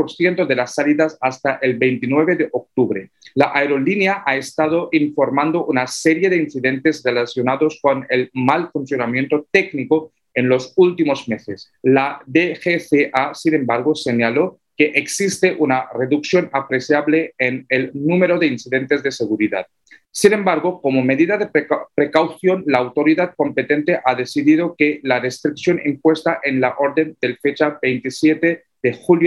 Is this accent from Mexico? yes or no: no; New Delhi, Delhi, India; Spanish is a second language; Yo soy de la capital de Nueva Delhi.